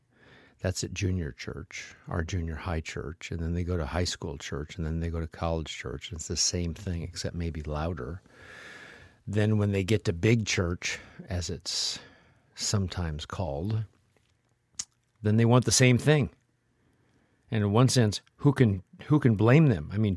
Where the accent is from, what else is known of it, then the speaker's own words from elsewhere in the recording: Nebraska, United States; I should, because he's a senator from my home state of Nebraska.